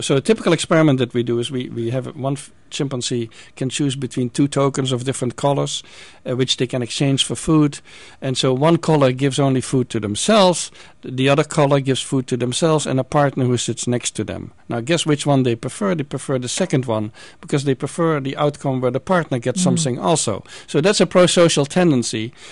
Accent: Netherlands; English is a second language; I'm from the Netherlands

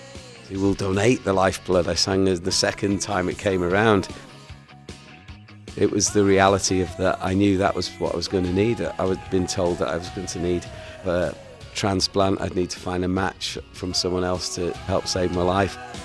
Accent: Wales, United Kingdom; Hello there … from Wales in the UK.

